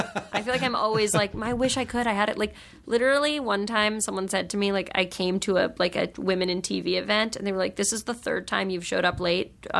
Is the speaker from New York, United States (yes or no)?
yes; New York, United States; I grew up in New York